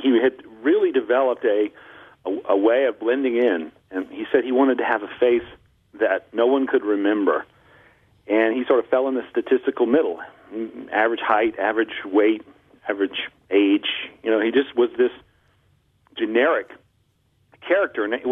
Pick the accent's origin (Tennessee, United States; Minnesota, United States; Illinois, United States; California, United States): Tennessee, United States; Memphis; Well, I grew up in Memphis, and, you know, the Martin Luther King assassination was the first thing I really remember, the first time I ever remember history happening, the glare of the world, you know, bearing down on my hometown.